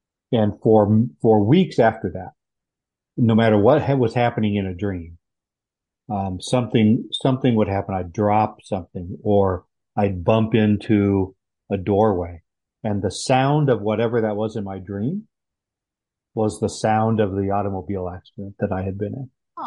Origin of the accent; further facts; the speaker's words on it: California, United States; Some would say it's because I grew up in California, and the definition of a California stop is that you just kind of slide up to it